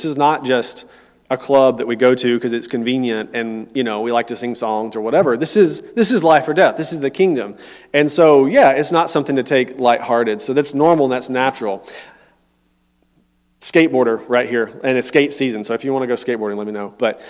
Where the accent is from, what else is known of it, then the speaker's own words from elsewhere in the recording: Tennessee, United States; now in Houston, United States; so we didn't have all that when I was growing up in Tennessee. There were no skate parks. Houston is blessed with a lot of skate parks.